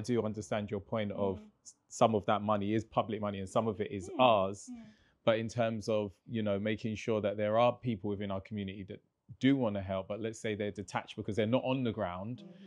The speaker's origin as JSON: {"language": "English", "country": "United Kingdom", "said": "as Black British people, as we become and have more cultural capital in terms of wealth within this country"}